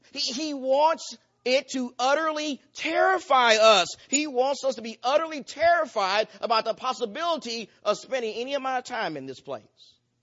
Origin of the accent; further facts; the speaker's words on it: the South, United States; Even though I'm from the South, I fear snakes.